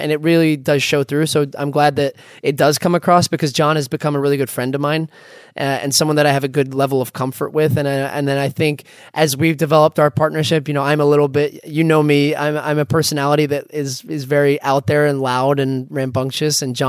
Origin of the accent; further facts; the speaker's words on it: United States; It's important to me because I feel American, and I feel, you know, as an American that has played overseas, that has experienced the game at a very high level